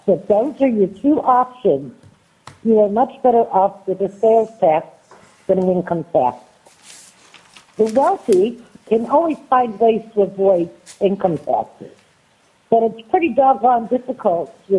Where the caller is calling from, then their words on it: North Pole, Alaska, United States; I'm testifying on my own behalf, and I'm calling from North Pole, Alaska.